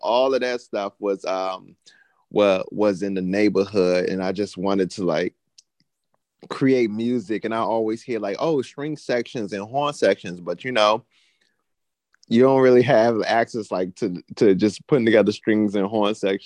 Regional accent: Washington, District of Columbia, United States; I'm from Washington, D.C., Washingtonian from the Southeast

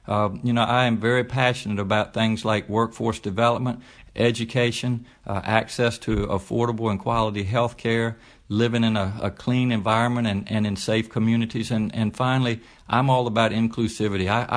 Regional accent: Virginia, United States; I'm proud to be a Virginian. You know, I grew up on Virginia's Eastern Shore on a small farm.

